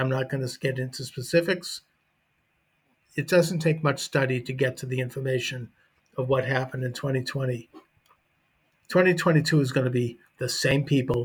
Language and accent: English; Boston, Massachusetts, United States; I'm at Bunker Hill Community College in Boston, my hometown, where I am majoring in sociology.